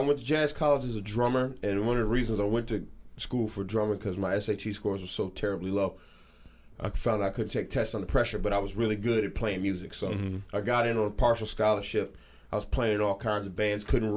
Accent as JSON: {"language": "English", "town": "Philadelphia", "region": "Pennsylvania", "country": "United States", "tie": "born or raised there", "also_born_or_lived": "California", "said": "I was born in Cali, grew up in Philly."}